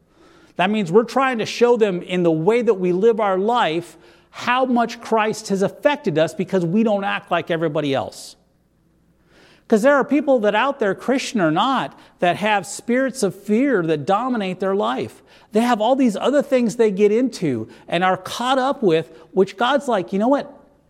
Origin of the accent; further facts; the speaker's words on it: North Dakota, United States; I grew up in North Dakota. We had three churches in town. We had a Lutheran and a Catholic.